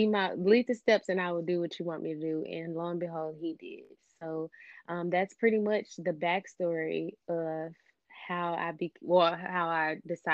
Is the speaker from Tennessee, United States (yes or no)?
yes; Memphis, Tennessee, United States; moved away as an adult; now in Dallas-Fort Worth, United States; born and raised in Memphis, Tennessee.